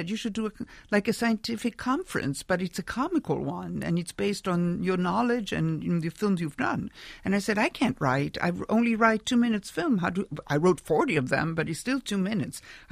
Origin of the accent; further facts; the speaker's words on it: Italy; English is a second language; But see, I grew up in Italy and in the 70s